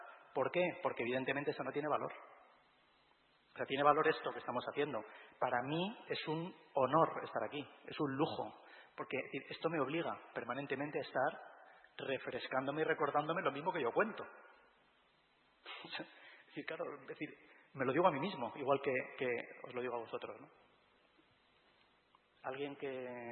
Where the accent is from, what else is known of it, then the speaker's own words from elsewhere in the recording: Bilbao, Basque Country, Spain; moved away as an adult; also born or lived in Madrid; Si yo me fui de mi casa, soy de Bilbao a los 19 años, me vine a Madrid a vivir